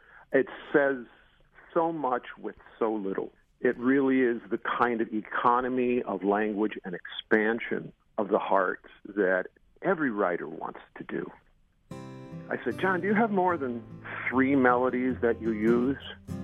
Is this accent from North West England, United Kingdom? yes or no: yes; Liverpool, North West England, United Kingdom; I come from Liverpool.